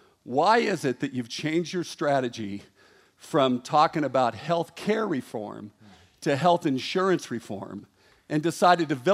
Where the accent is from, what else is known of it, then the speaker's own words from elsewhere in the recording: Helena, Montana, United States; I'm from Helena, Montana.